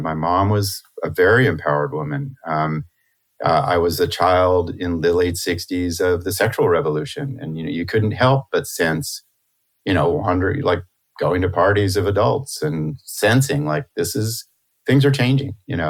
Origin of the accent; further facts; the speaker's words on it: California, United States; also born or lived in Mexico; I was born in Mexico in a little clinic in 1961, which is unusual, as was my brother. And then You know, we moved to Southern California, and until I was 10